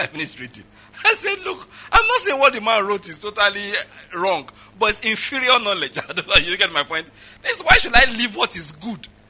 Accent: West, Nigeria; I'm from the West in Nigeria. I can give a bit of the traditional history there.

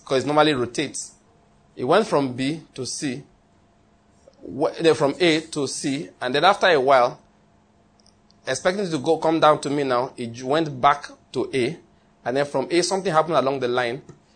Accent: Ondo, Nigeria; I'm from Ondo State. Anyway, I'm Yoruba, Hittite, Amoriteness, you know, we talked about that before.

